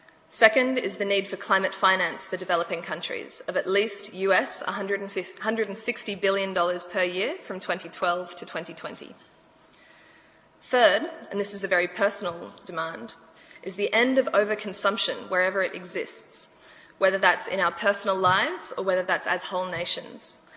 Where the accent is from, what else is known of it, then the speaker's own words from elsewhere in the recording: Brisbane, Queensland, Australia; I'm 23 years old and I'm from Brisbane, Australia.